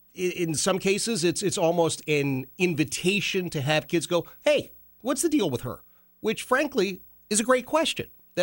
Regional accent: Philadelphia, Pennsylvania, United States; Okay, I've already voted twice. I'm from Philadelphia, so you got this one nailed.

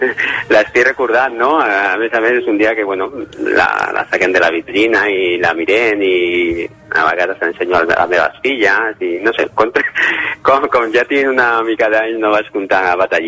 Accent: El Prat de Llobregat, Catalonia, Spain; Perquè jo soc del Prat, visco a 5 quilòmetres d'on van competir

